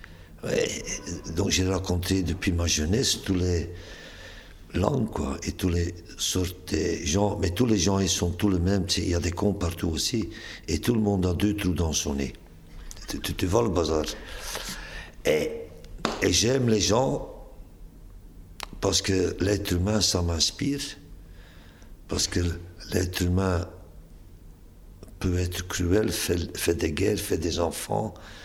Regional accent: Ostend, Flanders, Belgium; born there; je suis né à Ostende, c'était un port. Donc j'ai rencontré des gens, donc j'ai appris des langues à cause d'Ostende. À Ostende, on parle aussi dans quatre langues, flamand, français, anglais et allemand.

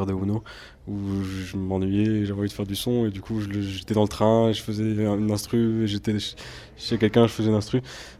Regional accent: Hauts-de-France, France; Une façon de vivre, une culture qu'on a dans le Nord, chez moi, à Lille ou à Dunkerque ou à Lens

